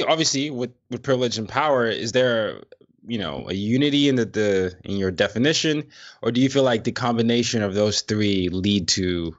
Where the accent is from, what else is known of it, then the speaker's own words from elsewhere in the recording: Nigeria; being Black or being an African. I'm Nigerian, or being Nigerian